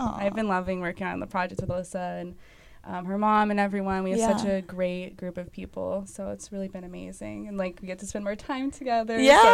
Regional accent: Boulder, Colorado, United States; now in Chicago, United States; I've lived here in Chicago for 10 years now. I'm from Boulder, Colorado.

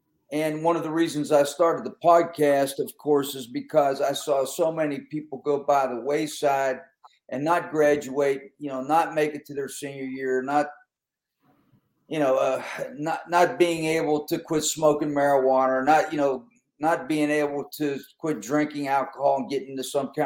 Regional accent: Pennsylvania, United States; But I'm from Western Pennsylvania, and, you know, Western Pennsylvania was a pretty rough place when it came to competitive athletics.

